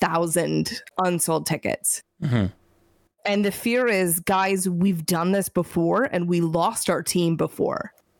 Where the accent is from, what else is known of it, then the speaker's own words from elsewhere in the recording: Canada; and maybe because we're Canadian, are slightly more pessimistic